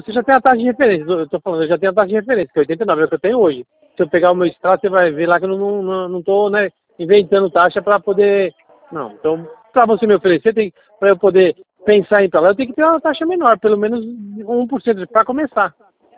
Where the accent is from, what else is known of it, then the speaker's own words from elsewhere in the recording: São Paulo, Brazil; Sou de São Paulo